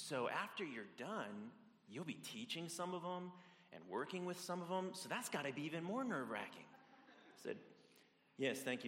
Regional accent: Sarasota, Florida, United States; moved away as an adult; I was originally from Florida, Sarasota, and I moved up here for college, Marso College, where I met my beautiful bride.

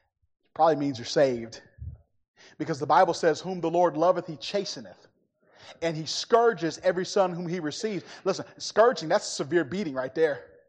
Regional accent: Milwaukee, Wisconsin, United States; You know, I'm from Milwaukee, Catholic. You know what that means?

